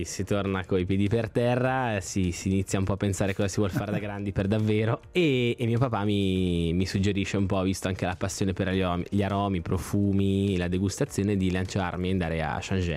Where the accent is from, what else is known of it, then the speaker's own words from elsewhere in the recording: Arogno, Ticino, Switzerland; con mio fratello siamo nati e cresciuti poi ad Arogno a partire dal 98, immersi nella nostra realtà di montagna